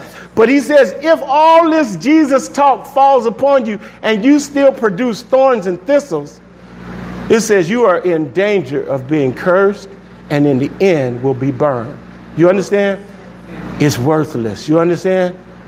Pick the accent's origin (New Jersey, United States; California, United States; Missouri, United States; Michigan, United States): California, United States; Los Angeles; I grew up in South Central LA. I got robbed by knife point when I was in the 7th grade.